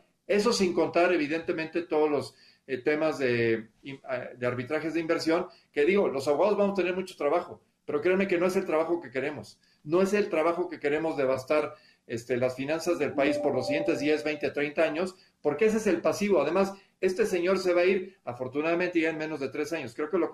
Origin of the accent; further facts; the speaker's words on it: Mexico; Lo que requerimos como mexicanos es confiabilidad.